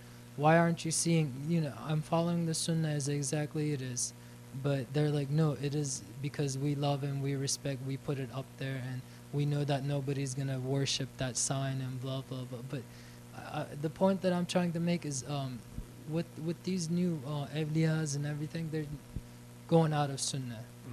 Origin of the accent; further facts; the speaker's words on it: Turkey; Also, in my I'm from Turkey, and also in my country